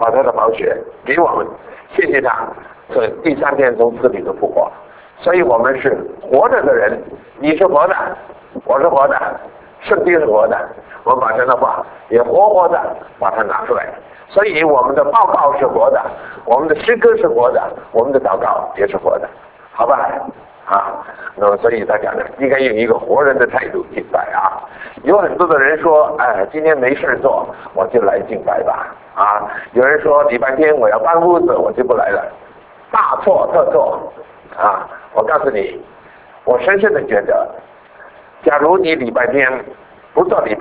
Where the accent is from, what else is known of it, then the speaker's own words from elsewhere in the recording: Beijing, China; 我跟我弟弟呢是在北京长大的。我到北京的时候呢是5岁，但是我弟弟呢大概只有2岁